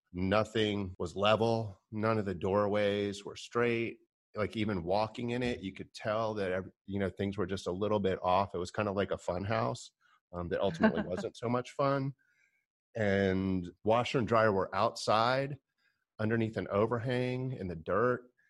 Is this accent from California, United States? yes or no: no; Florida, United States; I was born and raised in Florida, just outside of Eatonville, where Zora Neale Hurston said a lot of her stories, deep south-ish Florida, as much as Florida can be.